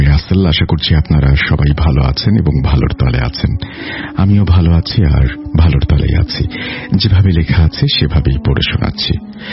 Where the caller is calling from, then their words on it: Naldanga, Rajshahi Division, Bangladesh; নাটোর জেলার নলডাঙ্গা উপজেলার সেনভাগ লক্ষ্মীকোল গ্রাম থেকে বলছি।